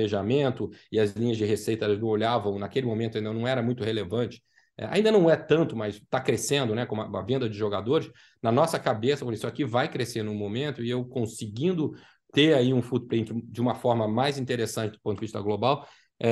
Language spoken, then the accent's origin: Portuguese; Brazil; Então, para a gente, como brasileiro, era interessante que fosse Orlando.